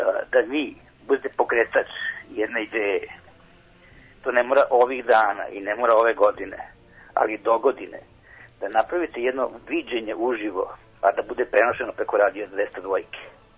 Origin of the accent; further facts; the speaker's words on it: New Belgrade, Belgrade, Serbia; ja sam sa Novog Beograda. A, rodio se pre 65 godina